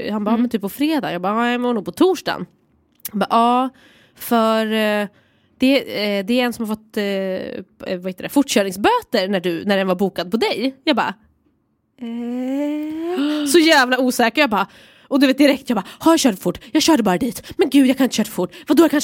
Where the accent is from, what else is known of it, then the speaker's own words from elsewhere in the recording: Stockholm, Stockholm County, Sweden; Men jag är från Stockholm.